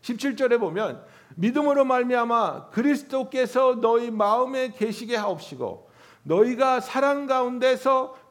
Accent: California, United States; moved away as an adult; now in New York, United States; 2006년도에 캘리포니아에서 뉴욕으로 이사 왔지 않습니까? 그래가지고 뉴욕에 처음 온 정말 캘리포니아에서 온 촌놈이니까

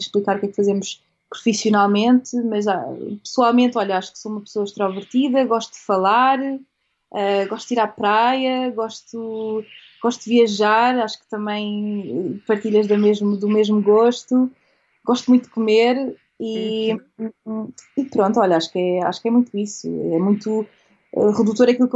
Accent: Lisbon, Portugal; now in England, United Kingdom; sou nutricionista, sou natural de Lisboa, mas estou a viver em Inglaterra.

